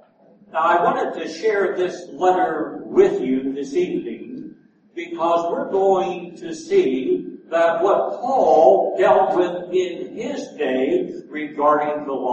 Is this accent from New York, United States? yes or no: no; Indiana, United States; I am an elderly black female of 88 years. Growing up in Indiana, the church was my refuge.